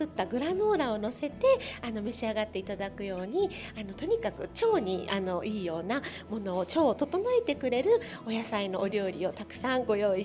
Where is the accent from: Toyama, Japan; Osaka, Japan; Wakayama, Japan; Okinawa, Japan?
Okinawa, Japan; 私が沖縄出身ということで